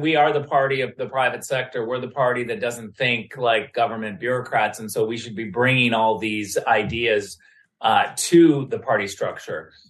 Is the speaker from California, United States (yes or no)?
yes; California, United States; because I'm a Californian and I know her